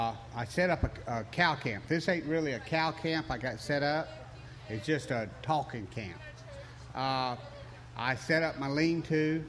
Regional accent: Florida, United States; also born or lived in Hawkinsville, Georgia; Middle Georgia, around Hawkinsville, Tippettville, Georgia. I'm a 10th generation cracker and 10th generation cattleman. I moved to Florida back when I was a little bitty feller.

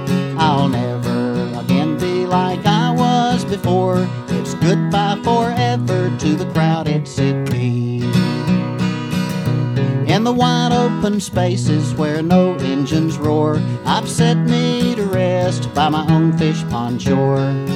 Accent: Gainesville, Florida, United States; When I was growing up in Gainesville, my father bought 80 acres of land just outside the city limits

